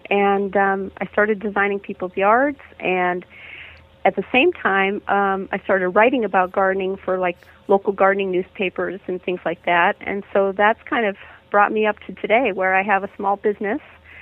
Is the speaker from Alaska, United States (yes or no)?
no; Chicago, Illinois, United States; now in Seattle, United States; I grew up in Chicago, and I hadn't really had a lot of experience with gardening in the Midwest, but I moved out to Seattle shortly after college